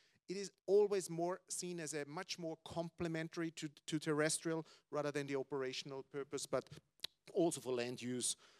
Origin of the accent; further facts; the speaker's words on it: Austria; I take Austria as an example, as I'm coming from Austria, transalpine power line inspections.